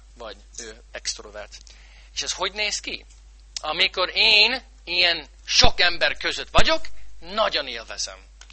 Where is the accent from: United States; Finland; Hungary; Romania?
United States; St. Louis, Missouri; Hungarian is a second language; én Amerikában nőttem fel, és Magyarországon, Békés megyén, egy kis faluban, kis városban, én egy 2 millió fős városban nőttem fel, Szent Louisban.